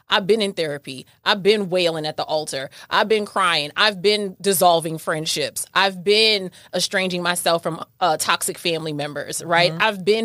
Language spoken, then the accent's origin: English; New York, United States; I'm from New York, you know, so it was in me, girl.